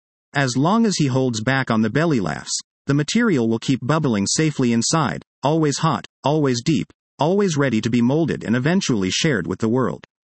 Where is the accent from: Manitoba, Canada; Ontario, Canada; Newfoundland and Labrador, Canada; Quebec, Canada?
Quebec, Canada; Montreal; growing up in Montreal, where laughing among friends was a full-time activity, no one kept a straight face.